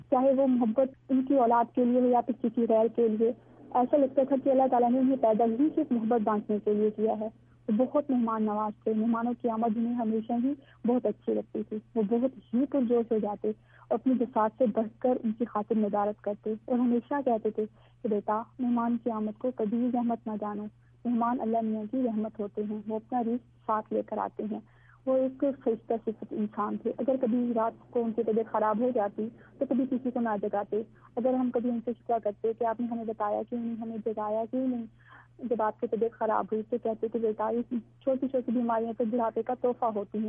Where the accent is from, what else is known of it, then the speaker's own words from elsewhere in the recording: Mailsi, Punjab, Pakistan; میں میلسی کی رہنے والی ہوں, میں 3rd ایئر کی اسٹوڈینٹ ہوں.